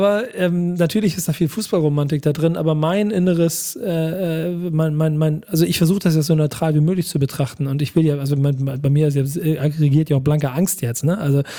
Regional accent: Hamburg, Germany; ich bin aus Hamburg

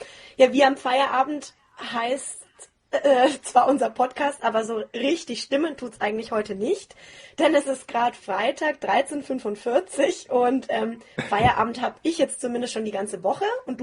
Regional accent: Nuremberg, Bavaria, Germany; Aus Nürnberg, aus meiner Heimat.

